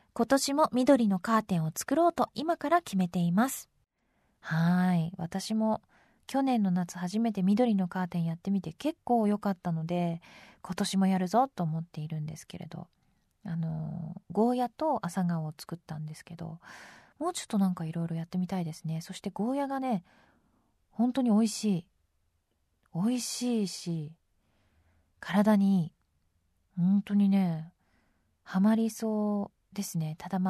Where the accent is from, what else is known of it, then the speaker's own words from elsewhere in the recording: Tokyo, Japan; 私もね、東京生まれ東京育ちなので